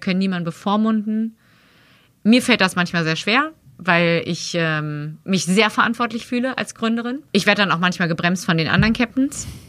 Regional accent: Berlin, Germany; Ich komme halt aus dem West-Berlin

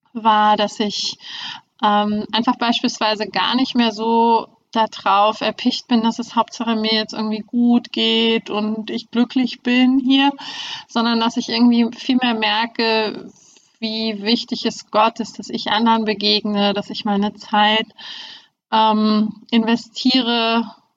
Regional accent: East Germany, Germany; Ich bin in der DDR aufgewachsen, dort eigentlich komplett ohne irgendwelche Berührungspunkte mit dem Glauben.

